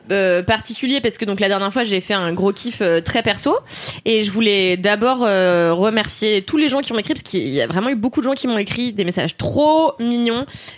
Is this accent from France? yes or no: yes; France; also born or lived in Mauritius; moi aussi je suis française et mauricienne.